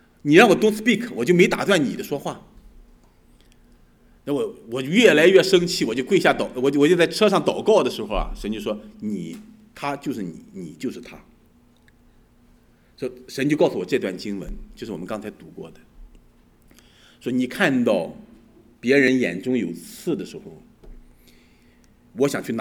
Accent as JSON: {"language": "Chinese", "country": "China", "said": "特别我想我们中国人，我们在这个成长的环境当中"}